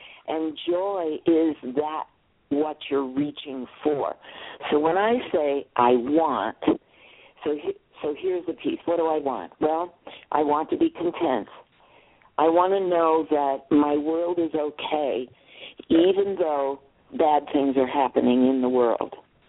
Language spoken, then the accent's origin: English; Vestal, New York, United States; I lived in New York City, and my hometown was Vestal, New York.